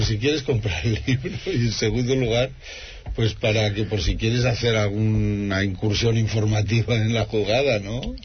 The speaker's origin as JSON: {"language": "Spanish", "town": "León", "region": "Castile and León", "country": "Spain", "said": "yo soy de León, soy, ¿sí? Quiero decir, soy del grupo de los leoneses"}